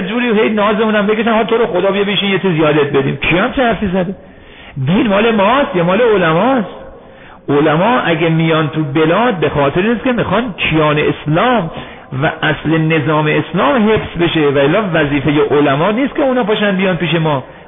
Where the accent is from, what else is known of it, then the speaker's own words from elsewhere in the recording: Isfahan, Iran; now in Qom, Iran; چون خودم بچه اصفهان هستم، بارها شده خیلی ها تو قم به من میگن تو بیکار بودی، شهر اصفهان به اون خوبی